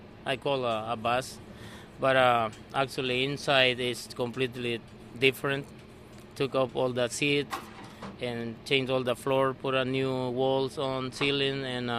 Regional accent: El Salvador; We are from El Salvador.

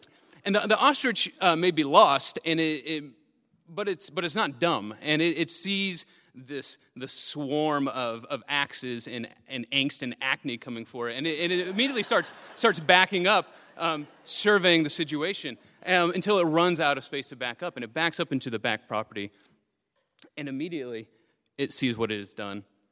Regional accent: Texas, United States; So I was about 16 when I came home to the small farmhouse that I grew up in East Texas

